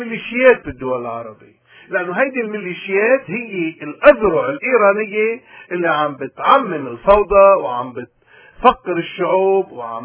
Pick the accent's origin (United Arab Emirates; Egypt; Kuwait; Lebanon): Lebanon; ونحن كلبنانيين نحن اليوم المطلوب من كل لبناني إنه يكون عنده قضية العدل